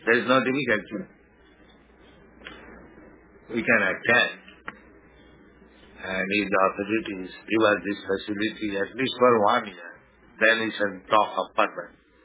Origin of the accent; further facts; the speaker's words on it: India; English is a second language; I am poor Indian